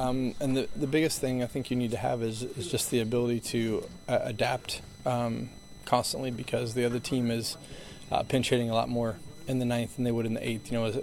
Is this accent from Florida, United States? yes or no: yes; Miami, Florida, United States; getting to play for my hometown team in front of my my hometown fans and family and friends